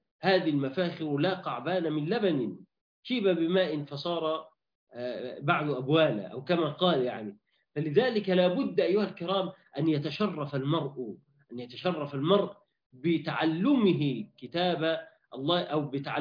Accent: Egypt; عندنا في مصر

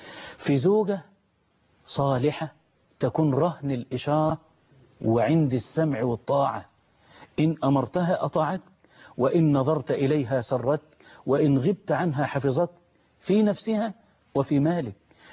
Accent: Egypt; بلدنا مصر

